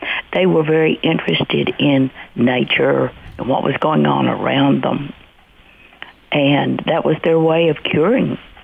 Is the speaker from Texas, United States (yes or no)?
yes; Texas, United States; In fact, because I'm from West Texas, I've never seen it.